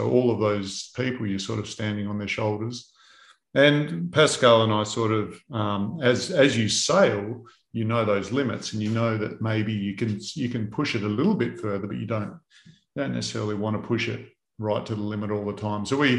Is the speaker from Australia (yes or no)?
yes; Australia; I'm just like, hang on, I'm Australian.